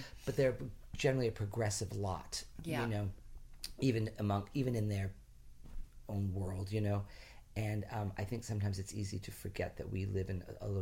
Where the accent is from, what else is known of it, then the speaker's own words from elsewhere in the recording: Rhode Island, United States; I grew up in Rhode Island, which is supposed to be this, like, Yankee, you know, liberal New England.